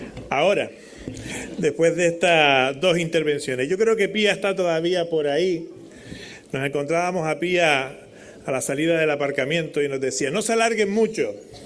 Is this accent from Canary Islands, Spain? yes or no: yes; Moya, Canary Islands, Spain; también tengo la de la Virgen de Candelaria porque es la patrona de ustedes, pero también la mía, la de mi pueblo, la de la Villa de Moya. Tengo la de mi pueblo, la Villa de Moya